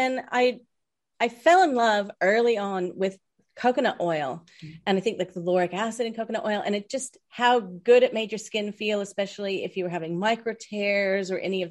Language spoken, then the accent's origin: English; Kansas, United States; moved away as an adult; now in Australia; I was born and raised in Kansas. But to anyone back there, they think I have a full dinky die accent now. And yet here, my twang is still very visible, very audible.